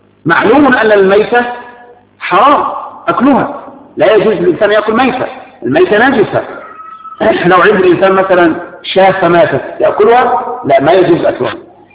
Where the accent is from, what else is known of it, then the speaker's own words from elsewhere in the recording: Egypt; الجراد هو مثل الذي نسميه عندنا في مصر، نسميه عندنا هنا الذي نسميه النفطاط.